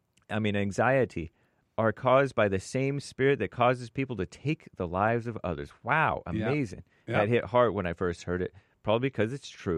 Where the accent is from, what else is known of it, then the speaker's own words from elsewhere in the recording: Canada; Though I'm Canadian, happy White History Month. Though I'm brown.